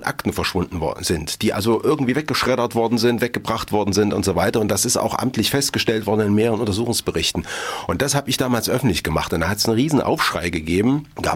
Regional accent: Erfurt, Thuringia, Germany; also born or lived in Heilbad Heiligenstadt; Also meine Familie, wir sind 1980 nach Erfurt gezogen. Also ich war im Prinzip 10.

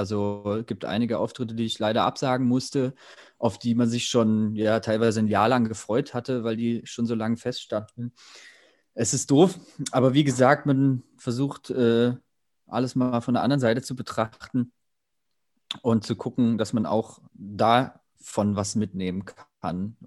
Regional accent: Thuringia, Germany; auch wenn sie einen als Thüringer erstmal ein bisschen kritisch beugen und beschnüffeln am Anfang, läuft das jetzt alles super hier oben.

